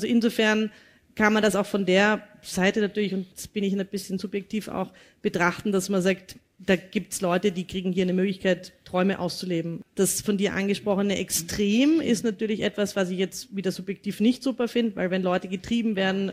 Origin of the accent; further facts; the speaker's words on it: Vienna, Austria; Deswegen kann ich jetzt auch nur großgoschert, sagt man bei uns in Wien, davon reden